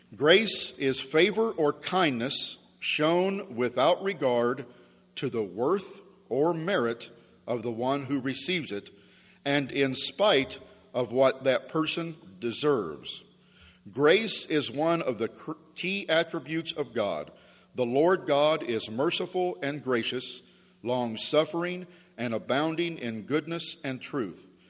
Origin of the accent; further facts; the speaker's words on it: Clinton, United States; I was born in Clinton and raised here.